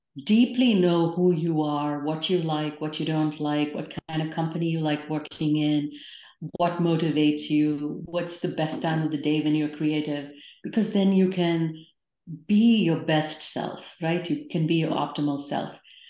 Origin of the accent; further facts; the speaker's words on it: India; I grew up in India, studied business in my undergrad, but decided to pursue computer science for my graduate degree.